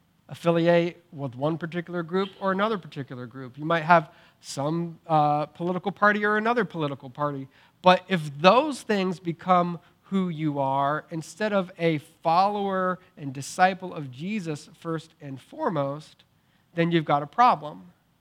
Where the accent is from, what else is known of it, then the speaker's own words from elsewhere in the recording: Staunton, Virginia, United States; But it was in Stanton, right? I'm a Stantonian, or I'm a Virginian, or I'm an American, right?